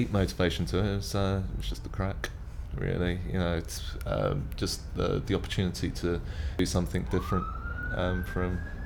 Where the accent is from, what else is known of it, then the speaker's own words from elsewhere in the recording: London, United Kingdom; I'm 40 years old, and I come from London.